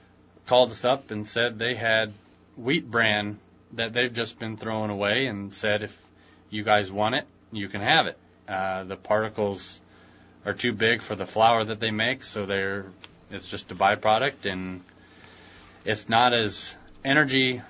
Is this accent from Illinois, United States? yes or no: yes; Illinois, United States; born or raised there